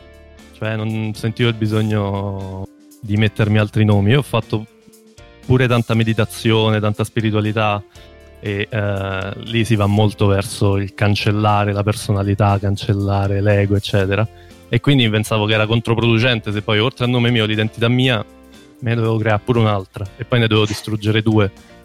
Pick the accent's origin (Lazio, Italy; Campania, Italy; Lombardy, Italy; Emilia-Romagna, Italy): Lazio, Italy; Rome; vengo da Roma e sono molto contento di stare qua.